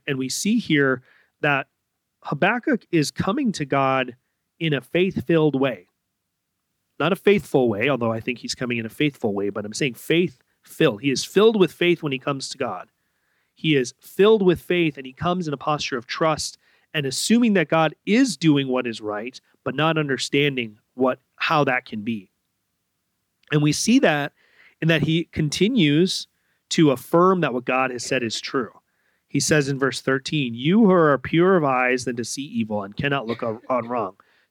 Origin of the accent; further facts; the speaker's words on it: Minnesota, United States; I grew up in Minnesota where we have a lot of lakes, and so I spent a lot of time out on the lake fishing.